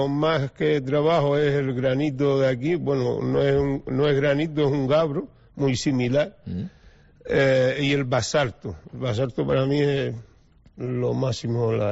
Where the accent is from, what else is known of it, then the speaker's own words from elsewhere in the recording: Spain; Éramos los tres españoles.